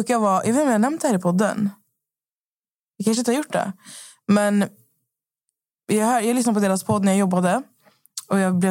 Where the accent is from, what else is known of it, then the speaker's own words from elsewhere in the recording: Skövde, Västra Götaland County, Sweden; Jag var ju hemma i Skövde i 4 dagar.